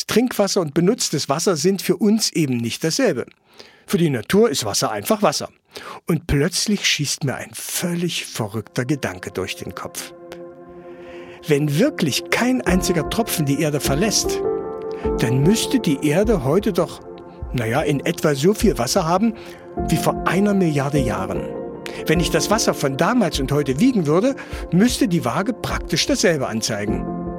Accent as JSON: {"language": "German", "region": "Saxony-Anhalt", "country": "Germany"}